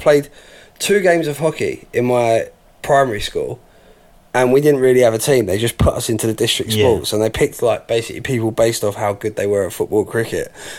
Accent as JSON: {"language": "English", "town": "Enfield", "region": "London", "country": "United Kingdom", "tie": "born there", "said": "So, although I was born in Enfield"}